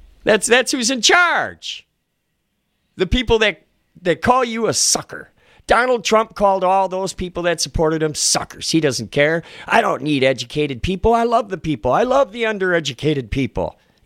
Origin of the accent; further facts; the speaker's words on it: Stoughton, Wisconsin, United States; We didn't have that many tornadoes growing up in Stoughton.